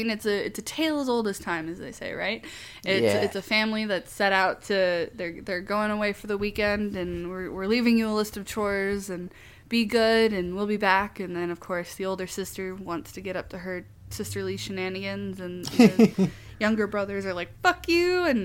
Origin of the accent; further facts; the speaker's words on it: California, United States; I am from Northern California. Running in the grass in tumultuous terrain without shoes on is practically a national pastime.